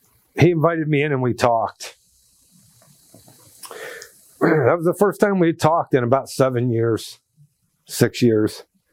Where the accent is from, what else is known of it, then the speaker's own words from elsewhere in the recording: Ohio, United States; we lived in North Carolina at the time, and we're both originally from Ohio.